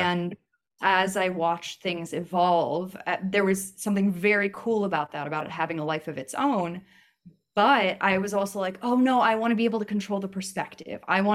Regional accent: New York City, New York, United States; I grew up in New York City. And so I knew that I wanted to be an actor when I was very young

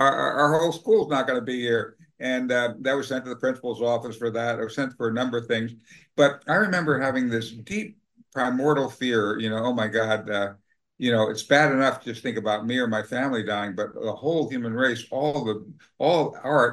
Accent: Washington, District of Columbia, United States; When I was in growing up in Washington, D.C. and in high school, the Cuban Missile Crisis came along

